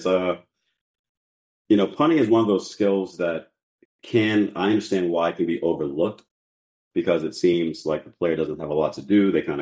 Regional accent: New Orleans, Louisiana, United States; So I'm from New Orleans, Louisiana. And I went to a high school named St. Augustine High School, which is a well-known high school down here.

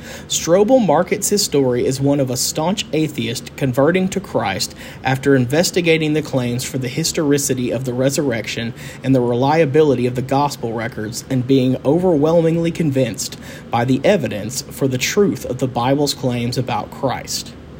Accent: the South, United States; But for those of us born and bred in the South

